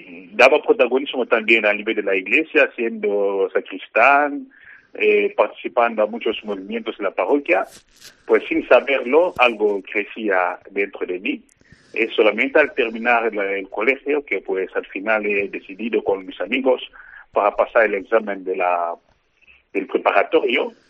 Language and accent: Spanish; Popokabaka, Kwango, DR Congo; Pues yo soy de la República Democrática del Congo y soy de la diócesis de Popocabaca, en la provincia de Cuango.